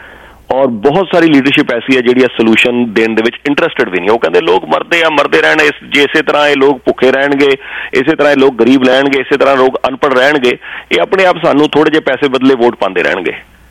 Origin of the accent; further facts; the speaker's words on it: Punjab, India; ਅਸੀਂ ਪੰਜਾਬ ਤੋਂ ਆਏ ਨਾ ਸਾਰੇ, ਸਾਨੂੰ ਵੀ ਇਹ ਸੰਤਾਪ ਹੰਡਾਉਣਾ ਪਿਆ।